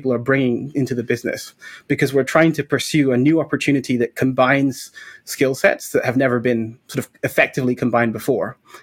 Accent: Scotland, United Kingdom; I was raised in Scotland by my mother, who's raising us as a single parent.

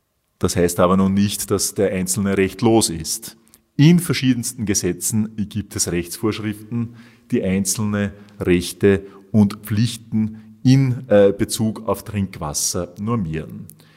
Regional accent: Upper Austria, Austria; Hier gibt es vielleicht schöne oberösterreichische Beispiele. Mein Heimatbundesland

